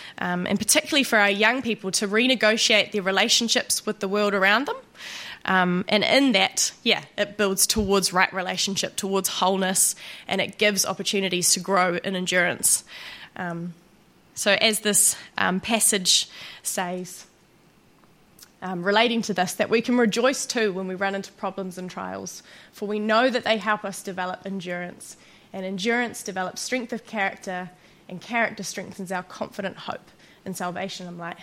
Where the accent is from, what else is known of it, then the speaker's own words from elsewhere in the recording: Auckland, New Zealand; now in New Plymouth, New Zealand; I'm from Auckland, and I'm mihi to the ancestral spiritual landmarks of New Plymouth, where I now live.